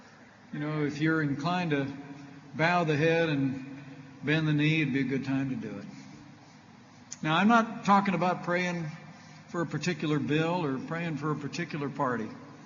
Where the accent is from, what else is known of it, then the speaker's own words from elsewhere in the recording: Indiana, United States; the truth is, states like my home state of Indiana and here in Michigan